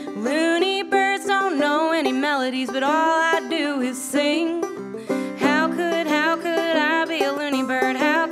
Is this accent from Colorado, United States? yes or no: yes; Colorado, United States; I grew up playing bluegrass and I grew up in Colorado.